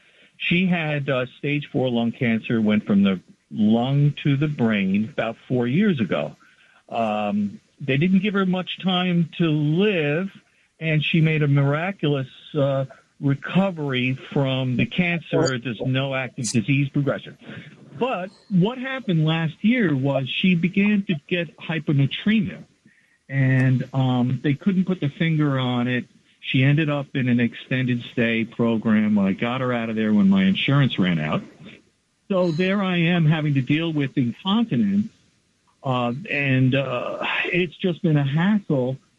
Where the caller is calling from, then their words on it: United States; I'm calling from Baltimore, New York.